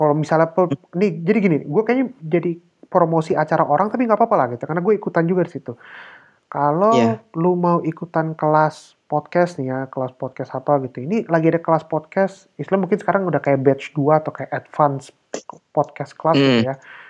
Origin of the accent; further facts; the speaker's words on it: Sumatra, Indonesia; gue orang Sumatera juga kebetulan, jadi kayak istilah aman lah gitu